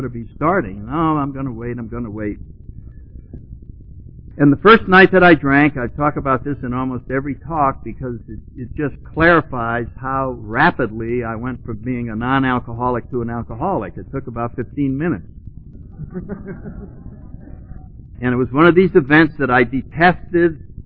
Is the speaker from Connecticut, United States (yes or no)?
yes; New Haven, Connecticut, United States; Yeah, I grew up in New Haven, Connecticut.